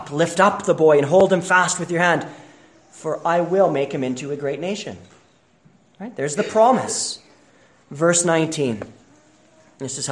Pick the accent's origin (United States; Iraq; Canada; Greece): Canada; Manitoba; Yeah, I'm from Manitoba.